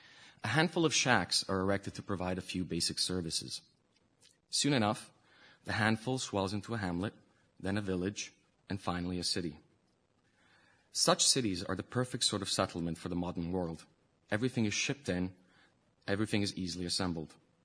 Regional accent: Abu Dhabi, United Arab Emirates; I'm of mixed parentage, I find the easiest thing to say about my background, really, and this is by way of introduction, is that I'm from Abu Dhabi. As in, I like to think of myself as specifically from a city rather than from a country.

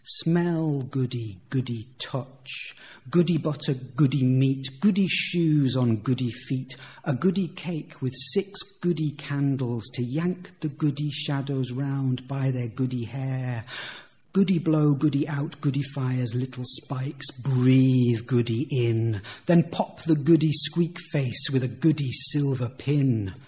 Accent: United Kingdom; I grew up on the Solway, Firth, and we would see lapwings, peewits

